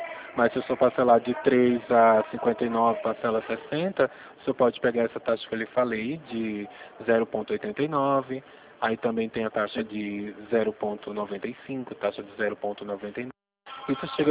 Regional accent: Pernambuco, Brazil; Embora esteja falando de São Paulo, eu sou pernambucano e mantive o meu número de Pernambuco.

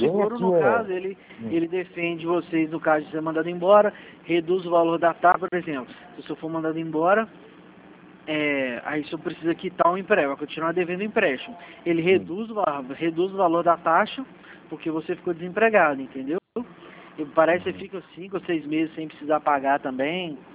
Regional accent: Minas Gerais, Brazil; Eu sou mineiro.

